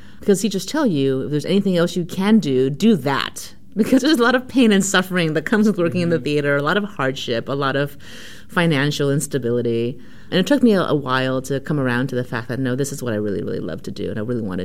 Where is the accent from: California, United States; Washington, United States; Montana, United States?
California, United States; Rowland Heights; I grew up in the San Gabriel Valley in a small area called Roland Heights in West Covina. And so I was surrounded by Chinese folks all the time.